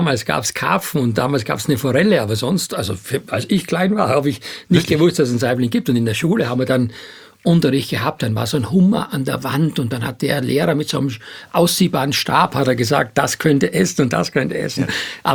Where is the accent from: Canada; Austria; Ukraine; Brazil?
Austria; Styria; now in Hamburg, Germany; ich komme ja aus der Steiermark